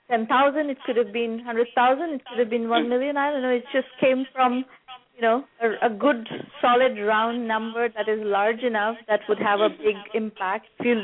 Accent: Kolkata, West Bengal, India; because I grew up in Calcutta, which is, I don't know how much you know about it, Calcutta is a rather poor city. I don't come from a poor family or that kind of a background

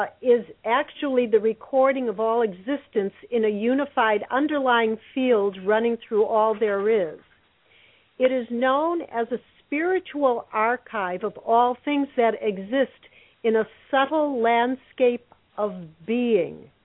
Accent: Highland Park, Illinois, United States; I grew up in a suburb of Chicago known as Highland Park.

